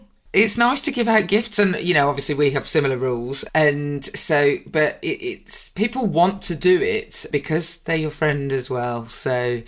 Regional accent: United Kingdom; I'm British.

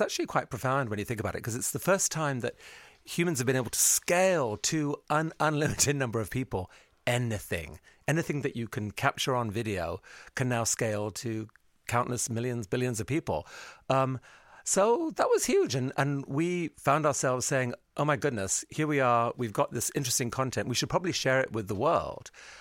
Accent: Pakistan; also born or lived in India / Afghanistan / England; I was born in Pakistan, grew up in Pakistan, India, Afghanistan, came to England, got educated

